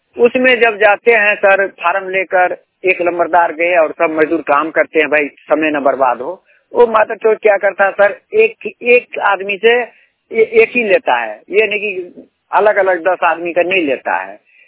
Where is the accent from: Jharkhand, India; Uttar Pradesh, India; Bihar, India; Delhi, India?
Bihar, India; Belhi; now in Jalandhar, India; ग्राम post Belhi, उत्तर टोला, ward number 2, थाना मरौना, जिला सुपौल के रहने वाला हूँ। मैं इस टाइम सर पंजाब में हूँ और जलंधर जिले में हूँ